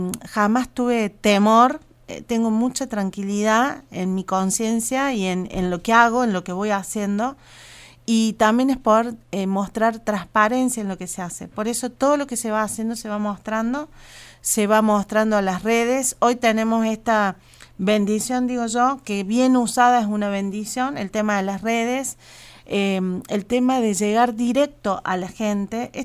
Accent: Córdoba, Argentina; now in Catamarca, Argentina; Yo hace 14 años que vivo en Catamarca, soy cordobesa

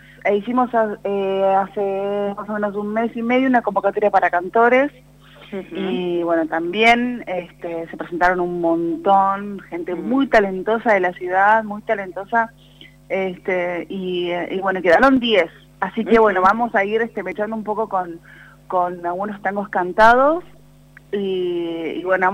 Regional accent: Comodoro Rivadavia, Chubut, Argentina; yo soy de Comodoro

